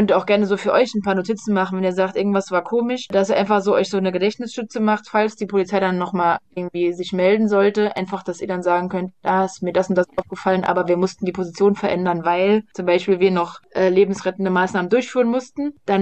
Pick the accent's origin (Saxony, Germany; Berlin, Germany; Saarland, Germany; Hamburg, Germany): Saarland, Germany; ich komme aus dem Saarland